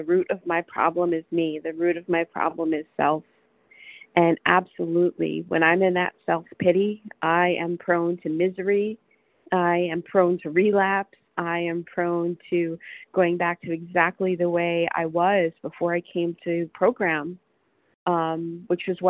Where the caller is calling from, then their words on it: Washington, United States; I'm calling from Washington State.